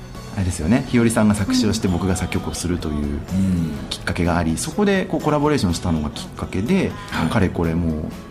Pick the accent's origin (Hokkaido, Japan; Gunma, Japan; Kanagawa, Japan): Kanagawa, Japan; Yokosuka; 僕らの地元神奈川県横須賀市で